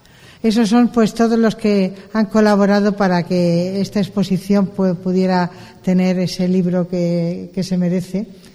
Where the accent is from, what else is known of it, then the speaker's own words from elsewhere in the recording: Cartagena, Bolívar, Colombia; todos los que somos cartageneros hemos vivido todo esto que estábamos viendo